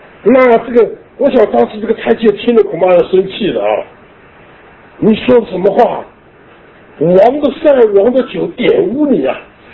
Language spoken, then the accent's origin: Chinese; China; 我们中国人，尤其我们中国人，我们对这个天呢，我们有一种很特别的一种思想在里面